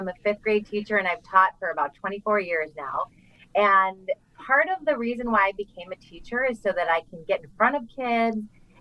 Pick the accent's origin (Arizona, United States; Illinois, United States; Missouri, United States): Illinois, United States; Cary; So I'm from Cary, which is just down the road from Huntley.